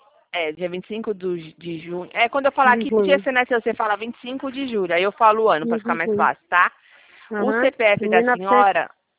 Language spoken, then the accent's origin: Portuguese; Presidente Prudente, São Paulo, Brazil; Eu sou de Prudente.